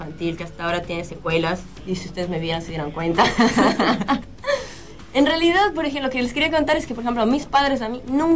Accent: Ecuador; felicitaciones a mí, soy ecuatoriana

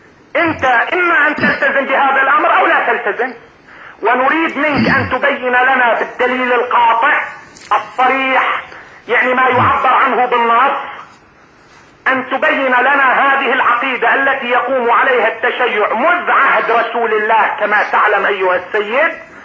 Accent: Baalbek, Baalbek-Hermel, Lebanon; أنا من لبنان من بعلبك

